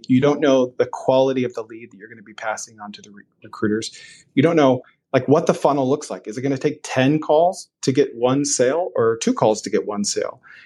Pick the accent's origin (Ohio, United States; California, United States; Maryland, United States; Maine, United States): Maine, United States; I'm originally from Maine. Family is still there.